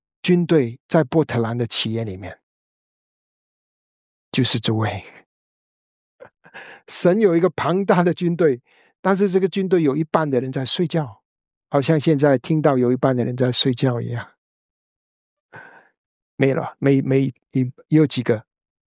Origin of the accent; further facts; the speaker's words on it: China; 那我们是中国人华人啊